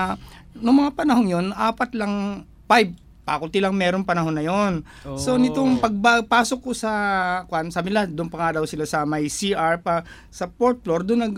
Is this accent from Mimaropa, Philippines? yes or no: yes; Mimaropa, Philippines; Mindoro ako, Ilocano ang, mga Ilocano ang